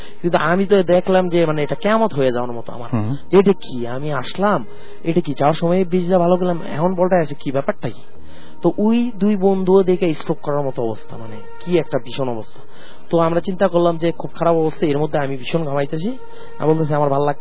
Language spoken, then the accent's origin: Bangla; Narayanganj, Dhaka Division, Bangladesh; নারায়ণগঞ্জ থেকে আসছি।